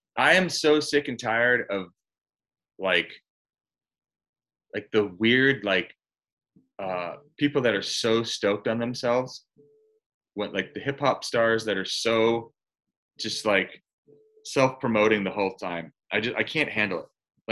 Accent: East Coast, United States; Look, I'm from the East Coast.

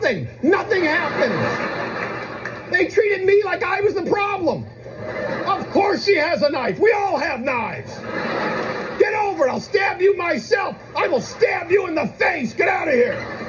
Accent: New York, United States; All right, I'm a New Yorker, but I'm not from New York City. I'm from what I call New York Country. The rural western part of New York State. I'm from a small town just on the outskirts of a Walmart.

